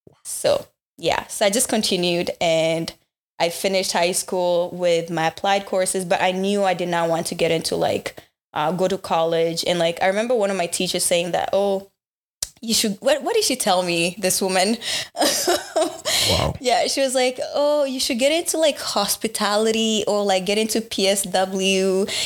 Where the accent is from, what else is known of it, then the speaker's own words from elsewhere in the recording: Uganda; also born or lived in DR Congo; now in Canada; I was born in Congo, and so I'm a quarter Congolese. Well, I'm half Congolese and half Rwandese.